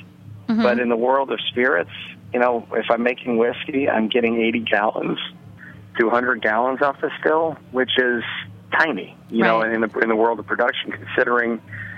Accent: New Orleans, Louisiana, United States; We're from New Orleans originally, and it just reminded me.

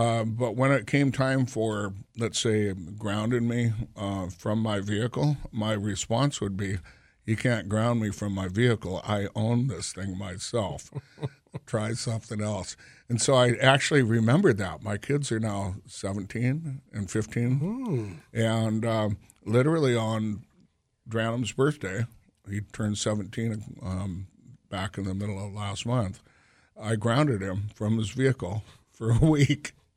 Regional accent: Aberdeen, Washington, United States; I grew up down in Aberdeen, Grays Harbor, yep. and it was a pretty wild time back, and it was during the 70s.

